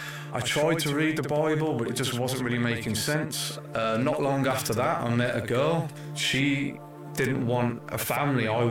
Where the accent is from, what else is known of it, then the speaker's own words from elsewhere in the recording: England, United Kingdom; I'm from England.